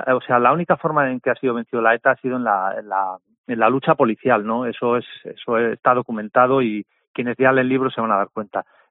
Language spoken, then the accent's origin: Spanish; Ciudad Rodrigo, Castile and León, Spain; now in Basque Country, Spain; yo soy castellano, yo soy de Ciudad Rodrigo, Salamanca, conozco bien Extremadura porque he trabajado años allí